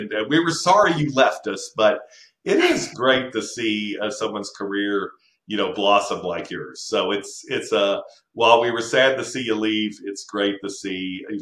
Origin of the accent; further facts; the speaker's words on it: Dallas, Texas, United States; I certainly haven't lived outside the state. My parents were born, I was born and raised in Dallas.